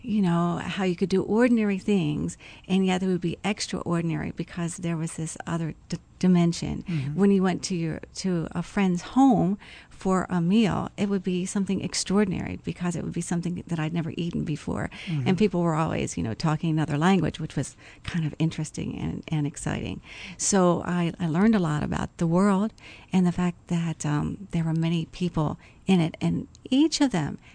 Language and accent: English; Baltimore, Maryland, United States; I grew up in East Baltimore, And that was a very unique place because of all of its ethnic boroughs.